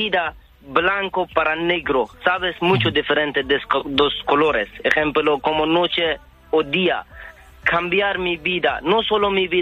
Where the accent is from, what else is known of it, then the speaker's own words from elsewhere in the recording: Afghanistan; Spanish is a second language; moved away as an adult; Yo cuando mi gobierno, antes gobierno, terminé de fuerte y Taliban viene en mi país, yo salir con pasaporte de mi país para Irán.